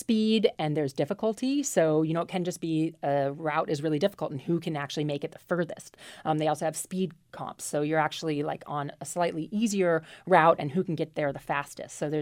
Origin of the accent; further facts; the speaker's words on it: Minnesota, United States; And when I grew up in Minnesota, there were no gyms like that.